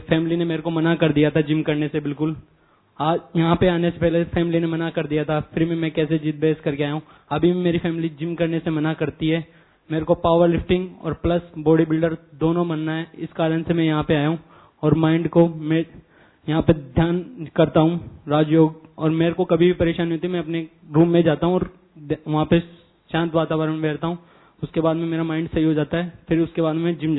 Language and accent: Hindi; Jaipur, Rajasthan, India; मैं जयपुर शहर से बिलोंग करता हूँ।